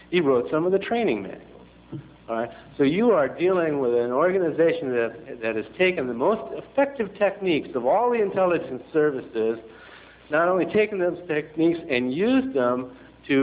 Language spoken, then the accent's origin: English; Chicago, Illinois, United States; born there; I know it's true. I was born in Chicago.